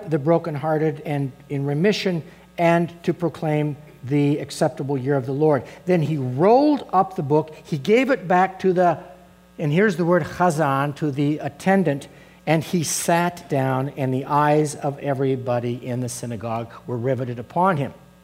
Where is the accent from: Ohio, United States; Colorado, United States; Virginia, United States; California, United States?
Colorado, United States; Colorado Springs; I grew up in Colorado Springs and went all through public schools and Cheyenne High School.